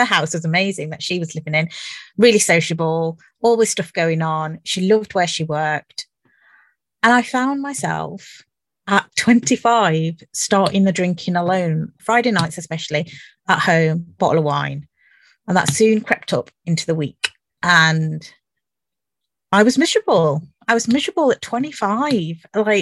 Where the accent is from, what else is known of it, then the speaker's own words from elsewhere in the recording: Dudley, West Midlands, United Kingdom; Well, I grew up in Dudley and I've got two sisters, one either side of me. So I'm a middle child.